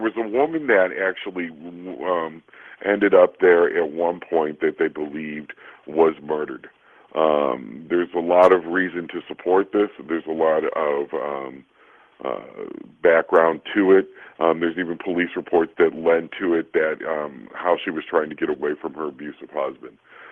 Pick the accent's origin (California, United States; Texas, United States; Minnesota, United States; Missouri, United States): Missouri, United States; Washington; And since I grew up partially in Washington, Missouri, that's how it happened.